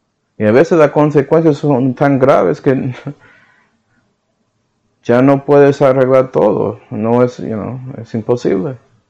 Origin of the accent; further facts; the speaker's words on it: Puerto Rico; Como yo sí soy puertorriqueño, pero asimilé y soy más americano que nada.